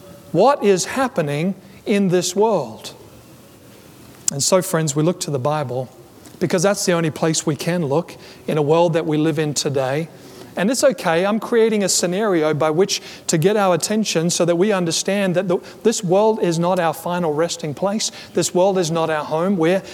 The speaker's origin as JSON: {"language": "English", "country": "Australia", "said": "celebrations had broken out across my home country"}